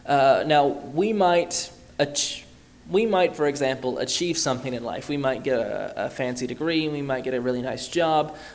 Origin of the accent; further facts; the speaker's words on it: Athens, Alabama, United States; I grew up in Athens, Alabama, and the roads are quite literally straightforward.